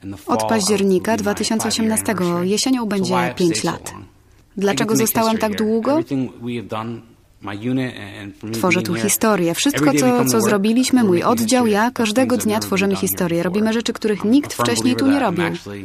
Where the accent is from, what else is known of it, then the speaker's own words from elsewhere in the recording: Pennsylvania, United States; Polish is a second language; now in Poznań, Poland; A jeśli chodzi o samo życie w Poznaniu, jestem z Pensylwanii. Tam polska kultura naprawdę mocno jest zakorzeniona. Mamy festiwale pierogów.